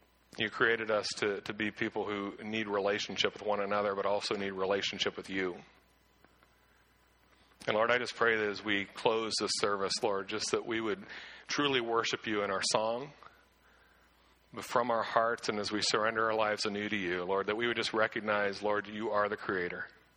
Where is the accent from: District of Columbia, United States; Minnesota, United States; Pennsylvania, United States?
Pennsylvania, United States; Clearfield; Growing up in Clearfield, it's kind of like Warren, we were out in the woods hunting. Whitetail was important for any young man in Clearfield, just as a young man in Warren.